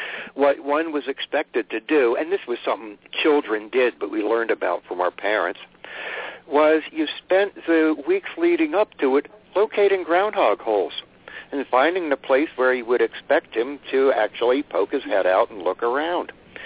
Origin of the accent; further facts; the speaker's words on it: Pennsylvania, United States; it actually goes back to childhood because I'm from Pennsylvania.